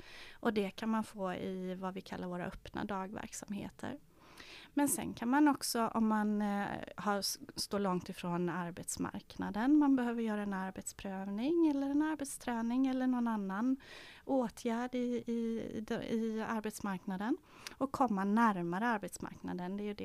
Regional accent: Oskarshamn, Kalmar County, Sweden; now in Öland, Sweden; Och jag är från Oskarshamn från början. Flyttade till Kalmar när jag skulle läsa.

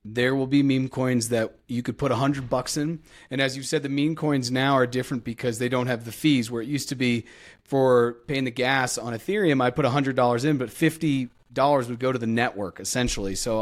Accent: Massachusetts, United States; Senator Elizabeth Warren, who is the senator of my home state in the U.S.

